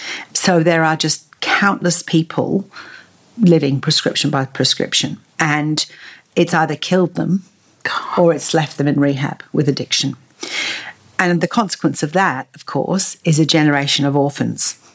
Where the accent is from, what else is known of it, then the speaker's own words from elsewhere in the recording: Appalachia, United States; Being Appalachian is a mindset. We're connected by our mountains, our economies